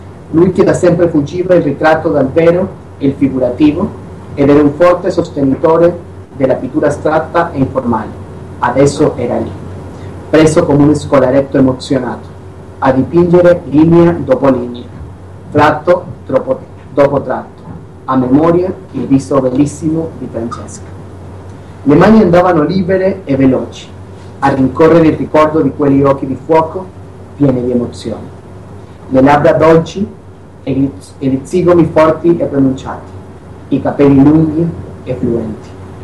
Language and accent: Italian; Ecuador; vengo dall'Ecuador